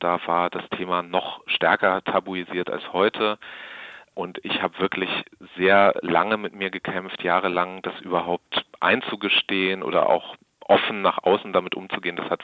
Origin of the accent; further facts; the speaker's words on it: Freiburg, Baden-Württemberg, Germany; Also ich bin hier in Freiburg auch aufgewachsen als Kind, als Schüler.